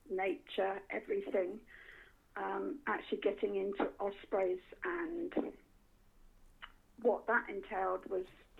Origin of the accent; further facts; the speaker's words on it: Ringwood, South East England, United Kingdom; born there; Yes, I was born in the New Forest. So I was born in Ringwood in the New Forest, so the New Forest was always on my doorstep.